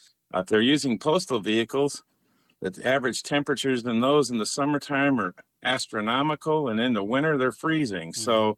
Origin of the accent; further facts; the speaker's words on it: Richland, United States; I wanted to be postmaster of my hometown, Richland.